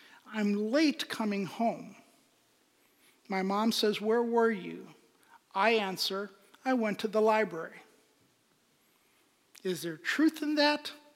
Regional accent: Pakistan; I grew up in Pakistan in a culture of lying.

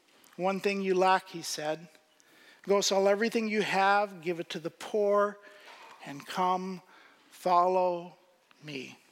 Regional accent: Pakistan; where I grew up in Pakistan, poverty is very, very different than it is here.

